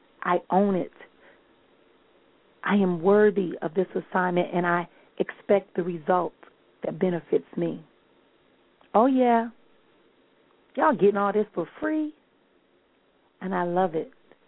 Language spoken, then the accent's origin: English; Milwaukee, Wisconsin, United States; I am going to be in Milwaukee, Wisconsin, my hometown that rocked last night